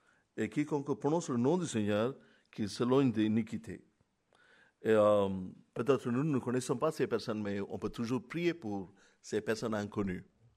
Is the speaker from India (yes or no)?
yes; India; je suis chrétien, mais je suis indien, je suis de l'Inde.